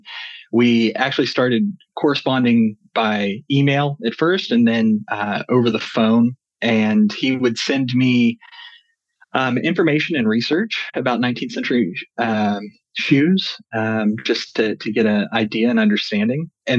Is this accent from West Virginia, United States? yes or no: yes; Grafton, West Virginia, United States; I grew up in North Central West Virginia and in a little town called Grafton.